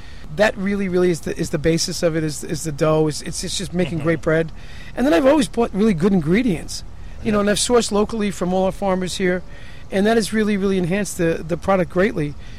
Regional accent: Saratoga, New York, United States; I grew up a lot in Saratoga as a kid.

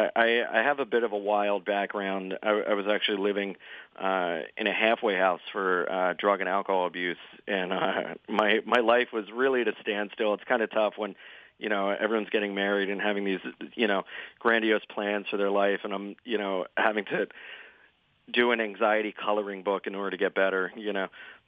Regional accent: Wilmington, Delaware, United States; I did, yeah. Yeah, I grew up in Delaware my whole life. Wilmington.

